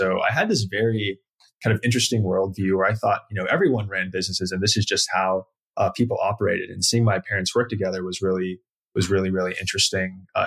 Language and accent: English; Lexington, South Carolina, United States; So my father's American and my mother is an immigrant from Caracas, Venezuela. And so I grew up in a super small town in South Carolina.